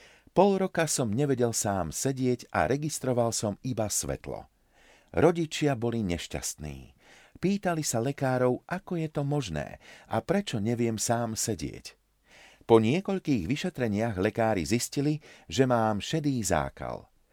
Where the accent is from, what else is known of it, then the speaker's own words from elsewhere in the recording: Trnava, Trnava Region, Slovakia; born there; Jedného studeného februárového dňa v roku 1980 okolo 6:30 večer som sa narodil v Trnavskej nemocnici.